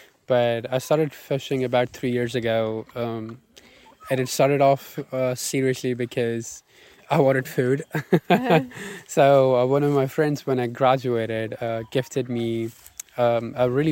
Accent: Islamabad, Islamabad Capital Territory, Pakistan; now in Williamsburg, United States; I live in Williamsburg, Kentucky. I'm originally from Islamabad, Pakistan.

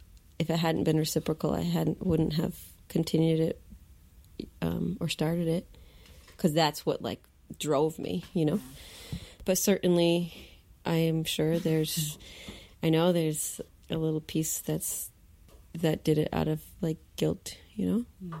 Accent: United States; I hadn't been put in that situation before as a young person growing up in the United States.

